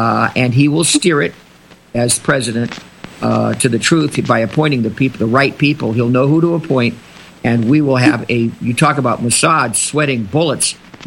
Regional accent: New York City, New York, United States; born there; I know that I was born in New York City.

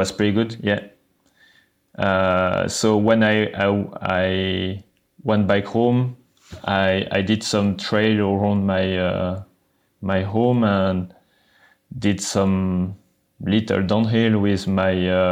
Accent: Lyon, Auvergne-Rhône-Alpes, France; English is a second language; So I come from Lyon, mm-hmm. Close to Lyon. My place is like, we call it... Mont du Lyonnais is like a small hill in the close to Lyon.

